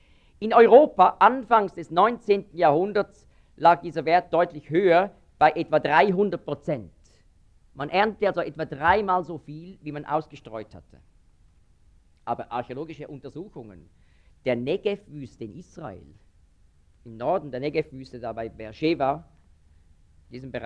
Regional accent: Switzerland; Das ist ein Tier, sieht so ähnlich aus wie ein Murmeltier bei uns in der Schweiz.

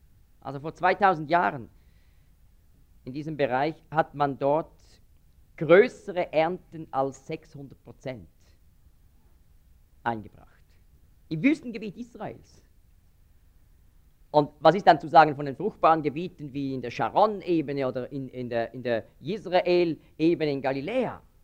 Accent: Switzerland; Das ist ein Tier, sieht so ähnlich aus wie ein Murmeltier bei uns in der Schweiz.

